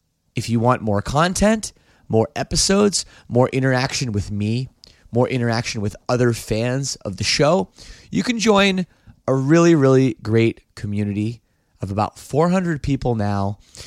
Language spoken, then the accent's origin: English; Oakville, Ontario, Canada; So I'm Canadian. I grew up in Oakville, Ontario, just outside Toronto.